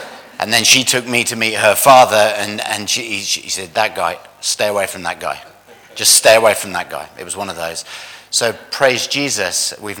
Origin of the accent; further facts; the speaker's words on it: Oxford, South East England, United Kingdom; Emma comes from London, I'm from Oxford. And we actually met in Oxford when Emma was 15 and I was 16. And we were punk rockers in England